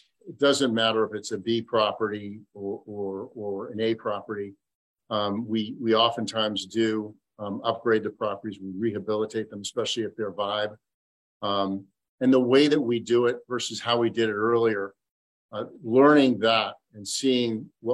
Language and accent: English; Beverly Hills, California, United States; obviously I come from Beverly Hills, which is where I was raised, and, you know, Beverly Hills brat and all that. Went to Beverly High, but I did move to the Seattle area.